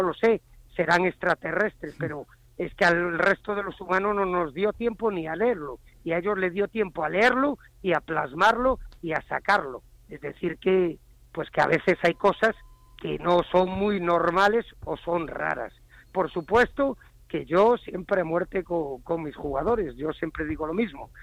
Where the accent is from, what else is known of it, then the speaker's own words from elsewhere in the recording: Galicia, Spain; Yo como buen gallego me recuerdo